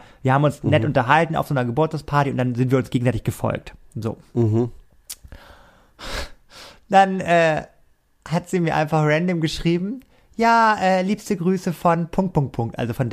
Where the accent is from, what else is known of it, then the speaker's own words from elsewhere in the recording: Rostock, Mecklenburg-Vorpommern, Germany; da date ich extra in Hamburg als Rostocker